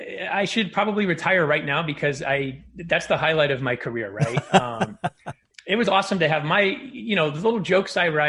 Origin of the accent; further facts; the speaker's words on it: Clinton Falls, Indiana, United States; I grew up in Clinton Falls, Indiana, and this dog kind of showed up in our yard one day and we took him in.